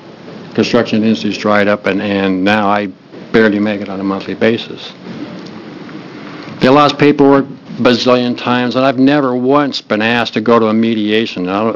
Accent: Bend, Oregon, United States; I'm from Bend, Oregon.

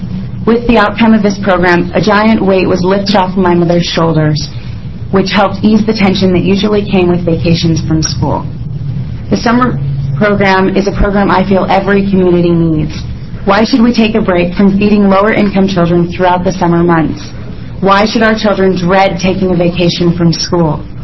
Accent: Salt Lake City, Utah, United States; While growing up in Salt Lake City, my family and I lived in low-income housing.

